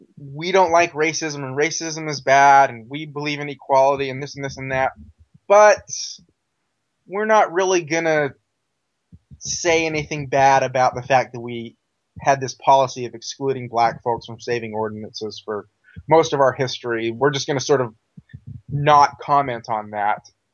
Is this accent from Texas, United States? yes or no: no; Utah, United States; Like, I grew up in Utah. You know, I'm white male, grew up in Utah.